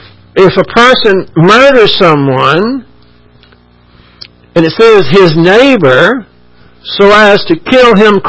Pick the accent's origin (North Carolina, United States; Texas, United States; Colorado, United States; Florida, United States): Texas, United States; You know, I'm glad that I'm a Texan for several reasons